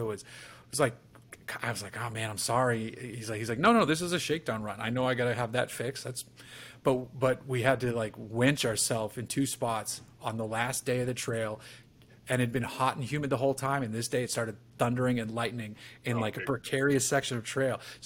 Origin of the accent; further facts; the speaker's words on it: California, United States; where are you from? And I said, California.